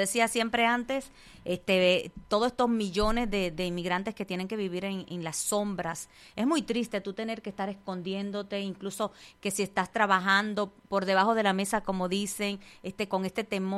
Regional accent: Dominican Republic; also born or lived in Puerto Rico; yo soy de República Dominicana y me tocó también, cuando llegó el momento, tomar mis clases de ciudadanía y tomar el examen en inglés

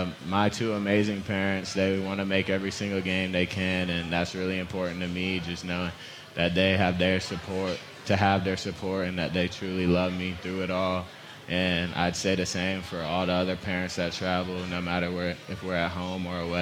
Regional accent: Tallahassee, Florida, United States; So, I grew up in Tallahassee, Florida, and in middle school, we were volunteer with the Miracle League.

